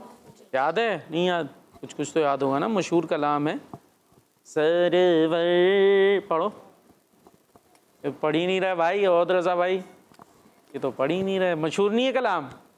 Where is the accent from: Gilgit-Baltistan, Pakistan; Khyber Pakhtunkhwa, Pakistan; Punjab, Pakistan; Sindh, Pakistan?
Sindh, Pakistan; Karachi; ہم کراچی والے ہیں، ہمارا الگ حساب کتاب ہوتا ہے تھوڑا سا